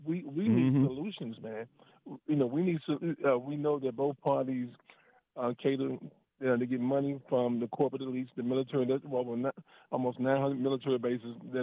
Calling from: Fort Washington, United States; from Fort Washington.

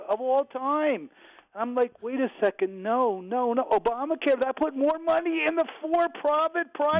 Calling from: Kensington, Maryland, United States; Kensington, Maryland, just outside. I said this last time, but in Kensington.

